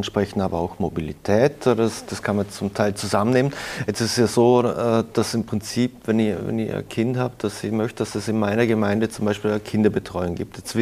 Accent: Vorarlberg, Austria

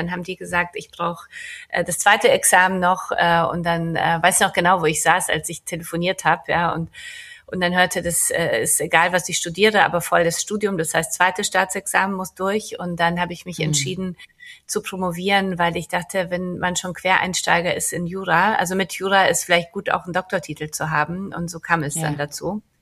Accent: Poland; now in Munich, Germany; Ich komme aus Polen. Das ist mir wichtig. Ich bin mit meiner Mutter 1981 aus Polen, damals Kommunismus, nach Deutschland, nach München geflohen.

